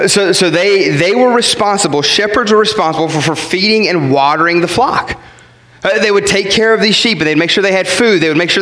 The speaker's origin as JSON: {"language": "English", "region": "West Virginia", "country": "United States", "said": "And I'm from West Virginia, right?"}